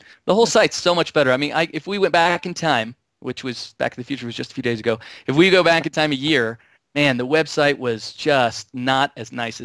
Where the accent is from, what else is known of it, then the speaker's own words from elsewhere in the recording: Missouri, United States; I say it's a GIF file because I was raised in Missouri, and so that's the way we say it in Missouri.